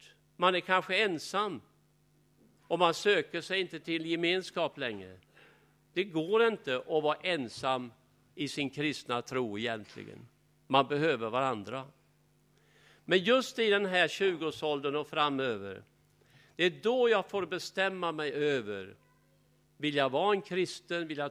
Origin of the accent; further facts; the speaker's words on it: Skåne, Sweden; Jag växte upp i Skåne